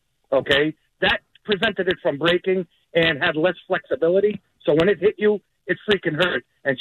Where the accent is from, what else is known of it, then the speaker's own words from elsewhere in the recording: Boston, Massachusetts, United States; I grew up in the North End, so I went to Catholic school in the North End, okay?